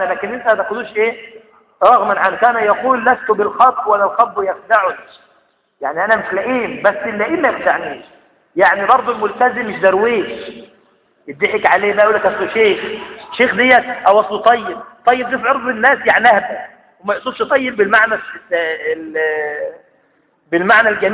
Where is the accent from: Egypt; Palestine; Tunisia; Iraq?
Egypt; لأن إحنا كمصريين منتشر في أذهاننا أمثال